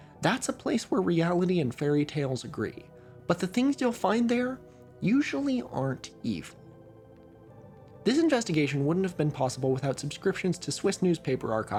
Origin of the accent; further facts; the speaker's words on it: Eugene, Oregon, United States; I grew up in Eugene, Oregon, a city stereotyped as being weedy in multiple ways.